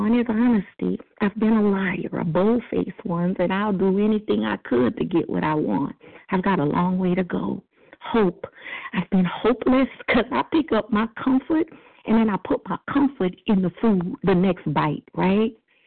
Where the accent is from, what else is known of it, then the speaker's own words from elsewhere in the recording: Miami, Florida, United States; I'm from Miami.